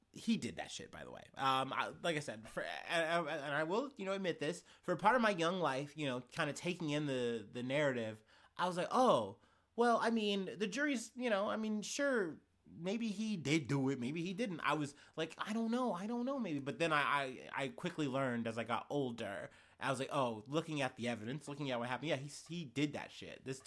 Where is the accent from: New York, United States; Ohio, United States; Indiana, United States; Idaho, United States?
Ohio, United States; because, you know, I'm from Ohio, so that's a very touchy subject.